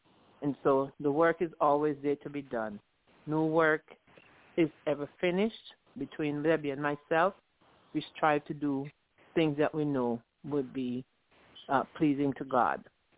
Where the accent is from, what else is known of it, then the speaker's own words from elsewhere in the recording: Villa, Saint John, Antigua & Barbuda; I'm from Villa.